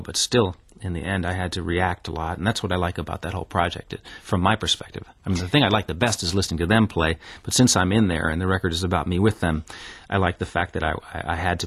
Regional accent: New York City, New York, United States; I grew up in New York City and fell in love with bluegrass and traditional, what we call traditional banjo music in the United States.

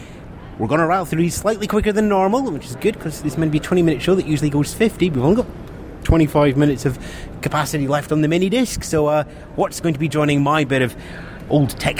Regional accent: United Kingdom; Yes, and we're British. We like long and silly arguments.

